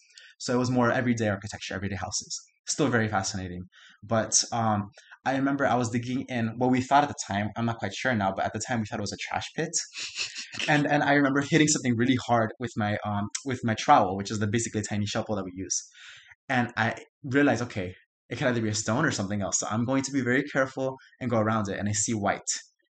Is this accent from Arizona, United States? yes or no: no; Miami, Florida, United States; As I said, I was born and raised in Miami.